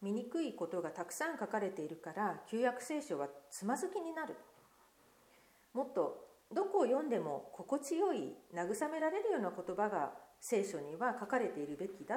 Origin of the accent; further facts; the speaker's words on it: Kyushu, Japan; 特に私は九州育ちですので環境の違いがとっても大きくて